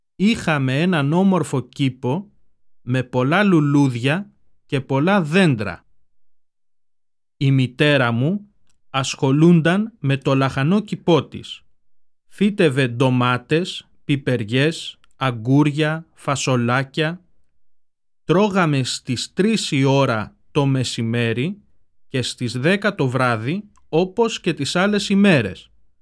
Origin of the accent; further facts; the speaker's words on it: Athens, Attica, Greece; Θυμάμαι ότι όταν ήμουν μικρός, φεύγαμε από την Αθήνα κάθε Παρασκευή απόγευμα και επιστρέφαμε την Κυριακή το βράδυ.